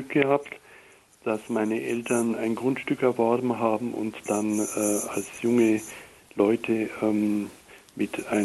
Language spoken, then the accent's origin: German; Buchenhüll, Bavaria, Germany; Eben in Wald oder in die Natur des Altmühltals, wo ich herkomme.